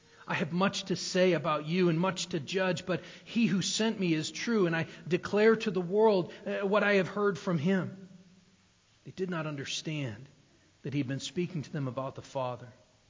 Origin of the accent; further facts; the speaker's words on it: New Hampshire, United States; I grew up in New Hampshire. The state motto in New Hampshire is live free or die.